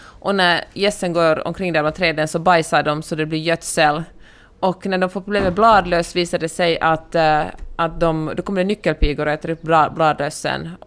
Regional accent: Finland; Ja, vodka, jag är ändå finländare.

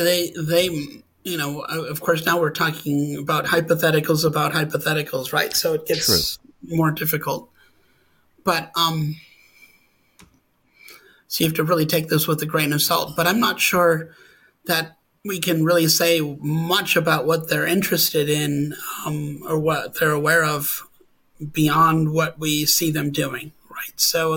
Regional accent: Wisconsin, United States; moved away as an adult; also born or lived in Montana; I grew up in Wisconsin. I moved out to Montana to go to graduate school at Montana State University in Bozeman.

